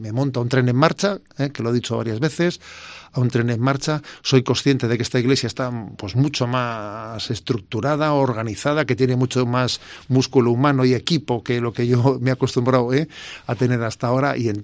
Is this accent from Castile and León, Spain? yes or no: no; San Sebastián, Basque Country, Spain; porque claro, yo soy donostiarra, entonces ser obispo donde tú has vivido tiene muchas ventajas